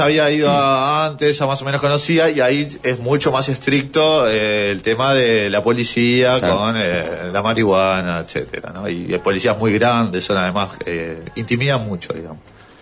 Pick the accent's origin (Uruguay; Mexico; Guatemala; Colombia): Uruguay; Yo, muy provinciano, decía, vengo de Uruguay, soy uruguayo